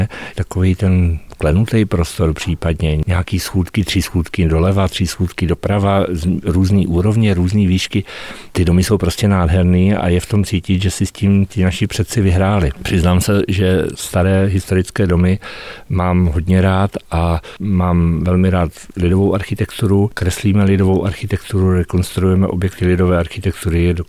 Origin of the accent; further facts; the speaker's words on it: Pardubice, Pardubice Region, Czechia; also born or lived in Olomouc; v Olomouci, kde jsem bydlel 12 let po škole, ale jinak jsem samozřejmě Pardubák a táhlo mě to zpátky do Pardubic